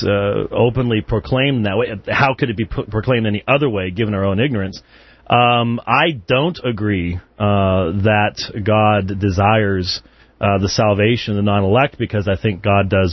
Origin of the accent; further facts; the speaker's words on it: United Kingdom; accent: British; Now, see, I don't know why people mock my British accent, because, you just said Peter.